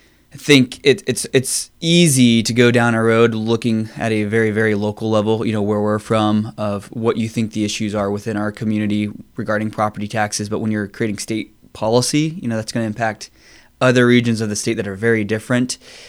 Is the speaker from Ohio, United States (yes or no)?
yes; Arlington, Ohio, United States; I actually am native. You know, I grew up in Arlington, small town just south of Findlay here.